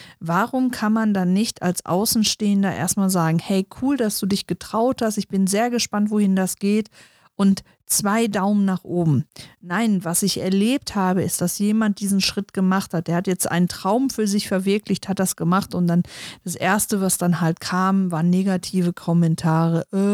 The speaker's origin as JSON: {"language": "German", "region": "North Rhine-Westphalia", "country": "Germany", "said": "wie man bei uns im Ruhrpott sagt."}